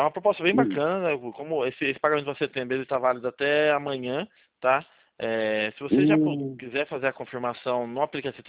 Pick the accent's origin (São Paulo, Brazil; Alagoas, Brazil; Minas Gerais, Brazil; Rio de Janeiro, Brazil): São Paulo, Brazil; Eu sou da região aqui de Campinas, de Jundiaí aqui.